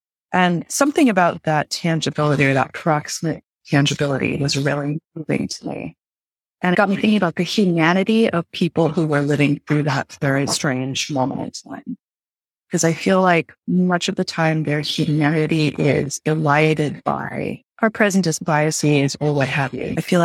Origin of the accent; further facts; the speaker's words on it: Houston, Texas, United States; I grew up in Houston, Texas